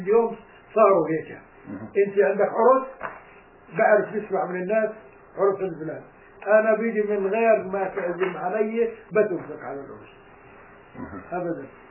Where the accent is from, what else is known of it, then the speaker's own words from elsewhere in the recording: Jaffa, Tel Aviv District, Israel; ابنة من يافا احنا ما قلت مدينتنا يافا